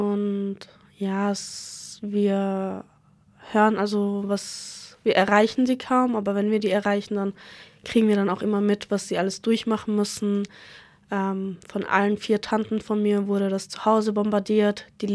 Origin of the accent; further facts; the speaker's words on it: Gaza, Gaza Strip, Palestine; Also ich komme aus Gaza.